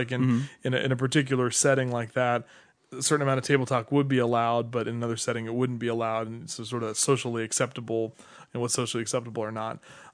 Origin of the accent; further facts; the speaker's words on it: Virginia, United States; In my childhood, I grew up in Virginia